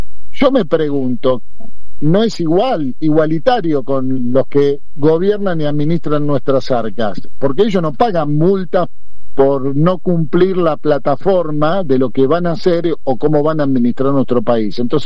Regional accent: Buenos Aires, Argentina; Yo salí de la Villa Carlos Gardel, me crié y yo me la gané laburando.

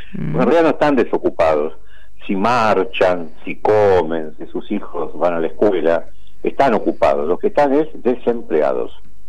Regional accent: Barracas, Buenos Aires Province, Argentina; born there; nací en Barracas, soy de Boca, tengo dos hijos, varios matrimonios.

